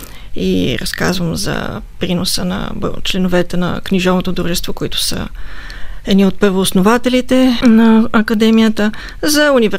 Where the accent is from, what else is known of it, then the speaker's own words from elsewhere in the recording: Sofia, Sofia City, Bulgaria; моят роден град София